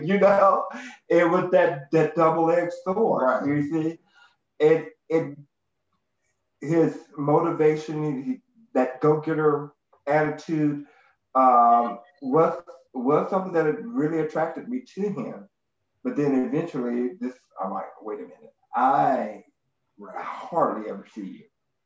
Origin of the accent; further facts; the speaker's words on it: the South, United States; You know, I'm from the South.